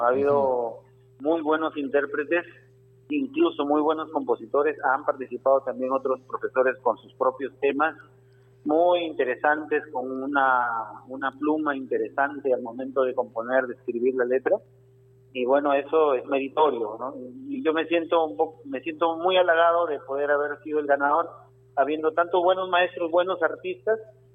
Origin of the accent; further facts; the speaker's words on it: Pimentel, Lambayeque, Peru; de la gente de mi barrio, de mi pueblo, yo soy de Pimentel, también me saludan por la calle